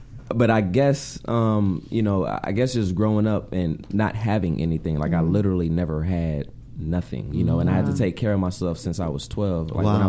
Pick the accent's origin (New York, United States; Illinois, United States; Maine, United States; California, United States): California, United States; South Central; Like a lot of people who grow up, like I'm from South Central.